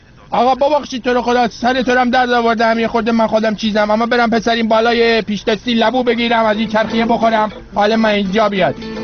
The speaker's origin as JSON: {"language": "Persian", "town": "Rasht", "region": "Gilan", "country": "Iran", "tie": "born or raised there", "said": "من بچه رشتم. من یه زمانی ما توی رشت برای خودمون گندلاتی بودیم"}